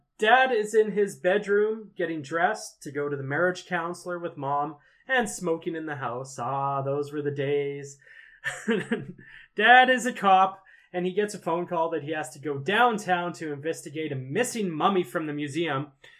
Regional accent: Canada; Okay, we're Canadian, you're American.

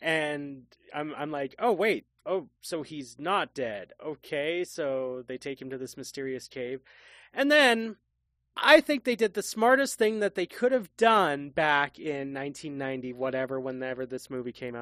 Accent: Canada; I should know this. I'm Canadian.

